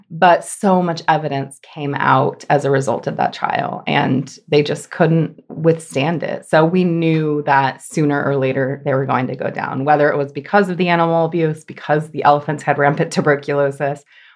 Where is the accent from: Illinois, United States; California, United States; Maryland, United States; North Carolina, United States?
California, United States; I grew up in the San Francisco Bay Area, not in a rural area, in the suburbs